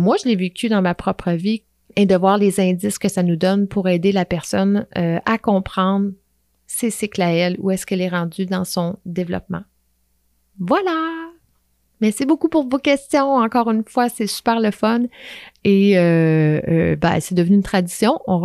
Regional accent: Quebec, Canada; moved away as an adult; also born or lived in Saguenay; now in Montreal, Canada; je suis née dans le Bas-Saint-Laurent, j'habitais là à peu près jusqu'à l'âge de 18 ans. Ensuite, je suis déménagée au Saguenay et j'habitais là 4-5 ans. Et je suis arrivée dans la région de Montréal vers 23 ans.

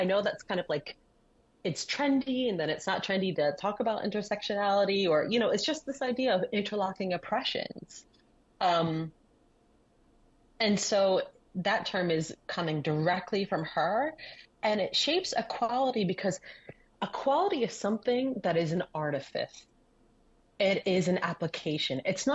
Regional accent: New Jersey, United States; I grew up in Southern New Jersey in a very, like, in the Reagan era, in the Reagan, like, Reagan country.

